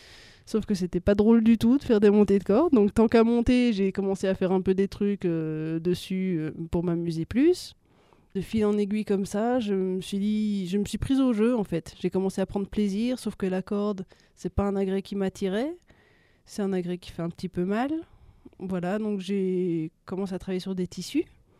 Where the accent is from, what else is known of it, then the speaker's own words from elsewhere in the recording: Belgium; moi je suis belge, j'ai commencé le cirque il y a très longtemps, quand j'avais 9 ans